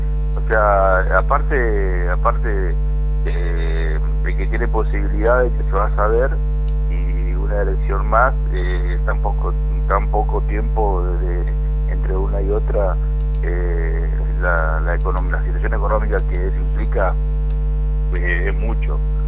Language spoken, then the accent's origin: Spanish; Argentina; acá somos argentinos